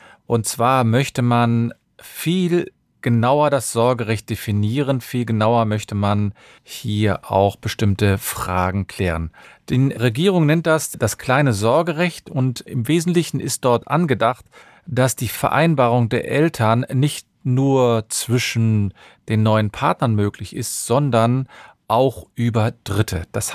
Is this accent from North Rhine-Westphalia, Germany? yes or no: yes; Cologne, North Rhine-Westphalia, Germany; Ich bin Fachanwalt für Familienrecht und ich komme aus Köln.